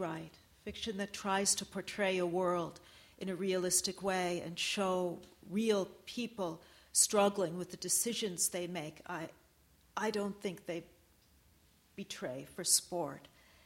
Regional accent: Buffalo, New York, United States; I grew up in Buffalo, and when I grew up in Buffalo, it was mired in depression, in the economic depression, psychological depression too probably, in the 70s.

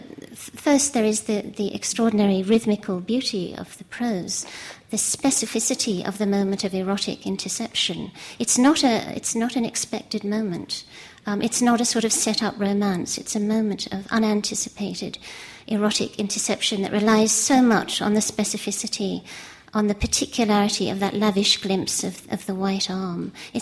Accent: Australia; since I'm the Australian on the panel

